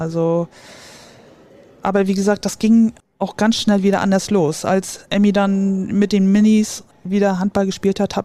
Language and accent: German; Rostock, Mecklenburg-Vorpommern, Germany; now in Buxtehude, Germany; weil für mich ist Rostock immer noch meine Heimat. Und in Buxtehude wohne ich schon lange und fühle mich halt sehr wohl dort.